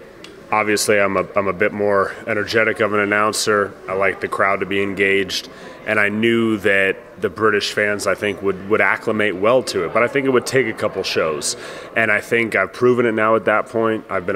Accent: United States; I mean, listen, I love being American.

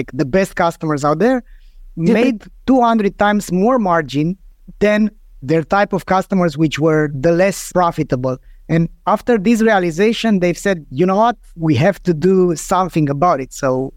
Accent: Bucharest, Romania; English is a second language; I'm coming from Bucharest, Romania. The first 10 years I was in an ex-communist country

